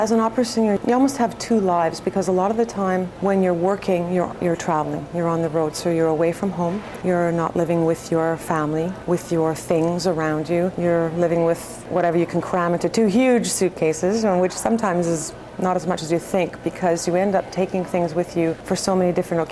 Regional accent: Ottawa, Ontario, Canada; I'm from Ottawa.

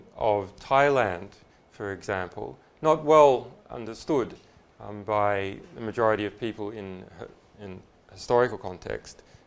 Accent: Australia; So, as an Australian

